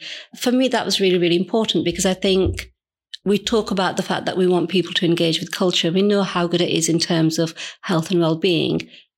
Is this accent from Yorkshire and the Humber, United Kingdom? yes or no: yes; Halifax, Yorkshire and the Humber, United Kingdom; So I grew up in Halifax, so I have to confess I'm not a native Bradfordian.